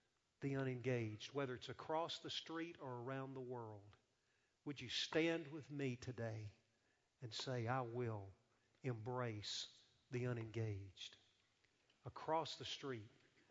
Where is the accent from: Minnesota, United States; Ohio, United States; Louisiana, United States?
Louisiana, United States; But I'm from Louisiana originally, so it really didn't matter.